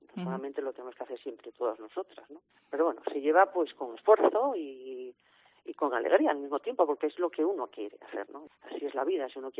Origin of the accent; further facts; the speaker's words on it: Cancienes, Asturias, Spain; also born or lived in Avilés / Madrid; yo soy de Cancienes, mi familia en Cancienes, me crié, nací en Avilés, estudié en el Menéndez Pidal y después en Oviedo y ya una vez que ingresé en el Cuerpo Nacional de la Policía Nacional, pues bueno, toda mi carrera es verdad que la hice en Madrid.